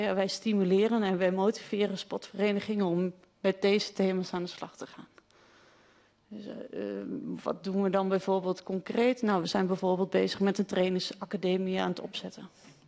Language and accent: Dutch; Hardenberg, Overijssel, Netherlands; ik kom uit Harderberg